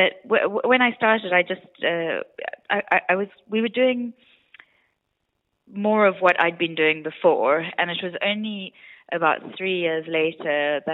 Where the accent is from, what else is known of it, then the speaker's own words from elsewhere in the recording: South Africa; now in London, United Kingdom; I live in London, although I'm South African originally, and I have an 18-month-old baby and a 6-year-old Labrador.